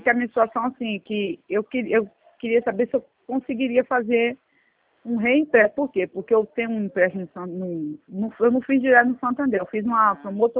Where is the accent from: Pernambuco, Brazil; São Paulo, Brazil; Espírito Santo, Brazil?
Espírito Santo, Brazil; Cariacica; Não, eu sou de Cariacica.